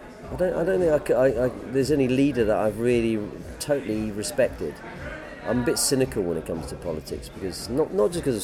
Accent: Jersey; leader of Jersey, where I come from, originally in Channel Islands.

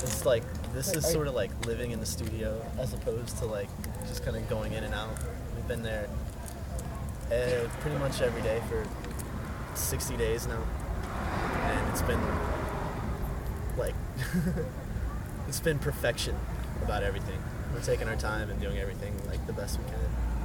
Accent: South Carolina, United States; Yeah, we're both from South Carolina.

